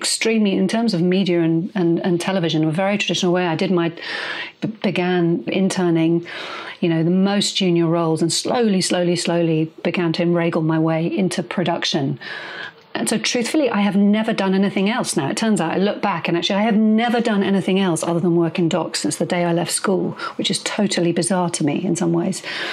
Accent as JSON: {"language": "English", "country": "Portugal", "tie": "born or raised there", "said": "the first film I ever got to see, we were growing up in Portugal, there was very little on the telly."}